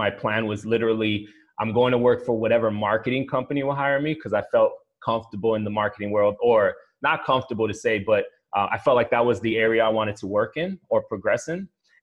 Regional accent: New York City, New York, United States; now in New Jersey, United States; I was born and raised in New York City, moved over to New Jersey

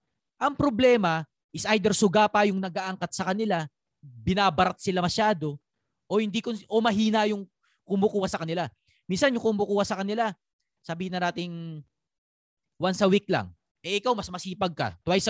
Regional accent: Bicol Region, Philippines; Ang nanay ko pala, tiga Bicol kasi kami.

